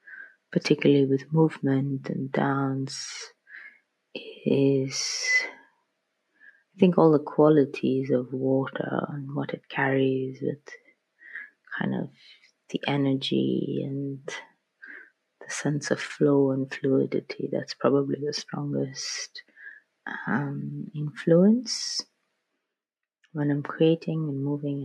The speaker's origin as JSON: {"language": "English", "town": "Kolkata", "region": "West Bengal", "country": "India", "lives_now": "London, United Kingdom", "said": "because I'm originally from India, from Calcutta, that's in the east, close to Bangladesh, and I still visit and work there."}